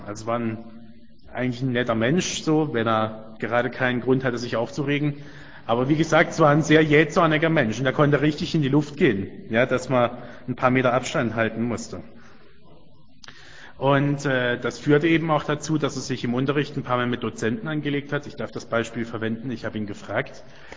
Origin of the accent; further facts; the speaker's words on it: Germany; Wo ich herkomme, das kann man ganz unschwer an der Art und Weise feststellen, wie ich spreche. So eine ganz bestimmte Satzmelodie, eine Aussprache ganz bestimmter Laute, das weist ganz charakteristisch auf einen Menschen aus dem Südwesten Deutschlands hin. Aus der oberrheinischen Tiefebene, um genau zu sein